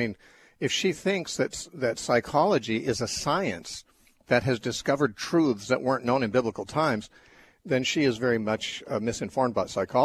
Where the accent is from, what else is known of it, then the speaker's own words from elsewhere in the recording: United States; which I am I'm an American and I'm an evangelical, but I have to just say I was raised in American evangelicalism